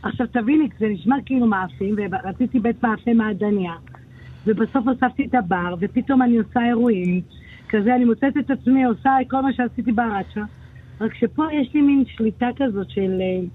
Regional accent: Jerusalem, Jerusalem District, Israel; אני רק יכולה לבוא ולהגיד לך, כירושלמית

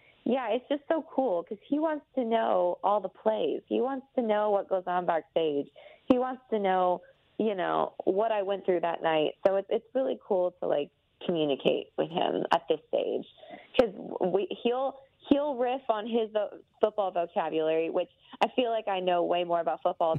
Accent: Athens, Georgia, United States; So I grew up in Athens, right outside of Atlanta.

